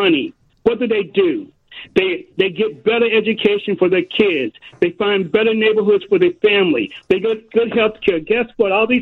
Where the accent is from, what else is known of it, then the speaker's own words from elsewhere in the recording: New York City, New York, United States; also born or lived in northern New Jersey; I grew up in the New York City and northern New Jersey area.